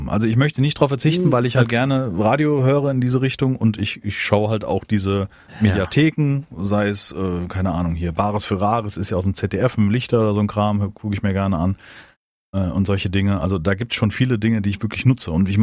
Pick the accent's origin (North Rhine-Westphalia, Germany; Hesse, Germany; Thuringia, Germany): Hesse, Germany; Frankfurt; ich komme ja aus Frankfurt, da ist der Hessische Rundfunk